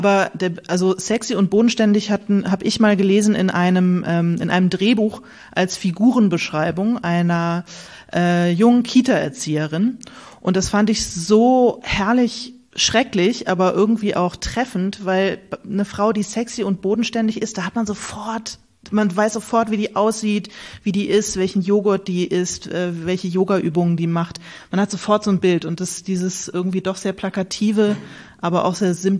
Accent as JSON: {"language": "German", "town": "Bad Schwalbach", "region": "Hesse", "country": "Germany", "tie": "born or raised there"}